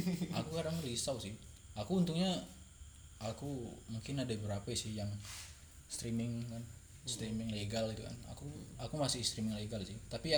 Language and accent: Indonesian; Pontianak, West Kalimantan, Indonesia; Dulu kalau di kami ini dari Pontianak ya.